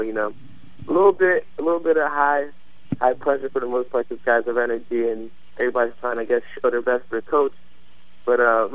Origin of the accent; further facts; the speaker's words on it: New Jersey, United States; No, I'm actually from Jersey